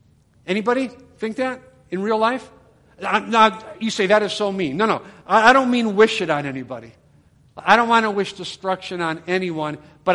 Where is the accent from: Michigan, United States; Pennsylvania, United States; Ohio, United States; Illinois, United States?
Ohio, United States; I'm originally from Ohio, a place where we didn't have a lot of tornadoes